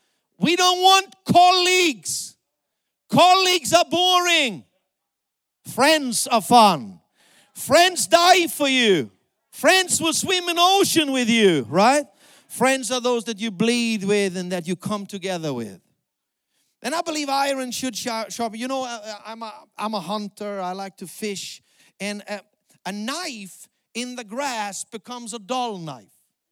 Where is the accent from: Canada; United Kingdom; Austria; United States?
Austria; English is a second language; I come from South Austria.